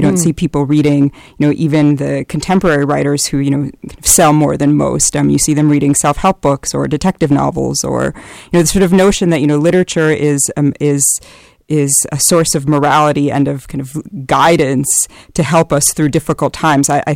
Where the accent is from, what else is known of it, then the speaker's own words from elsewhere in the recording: Minnesota, United States; also born or lived in Ukraine; I was born in Ukraine, but raised in Minnesota.